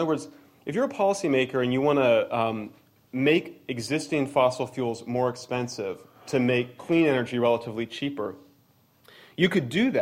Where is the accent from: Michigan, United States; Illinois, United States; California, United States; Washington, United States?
California, United States; We're from California